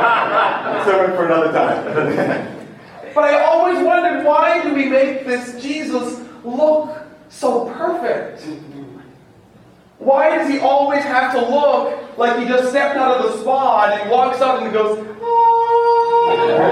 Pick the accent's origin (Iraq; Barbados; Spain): Barbados; So one of the things you've probably heard about me is I grew up in Barbados.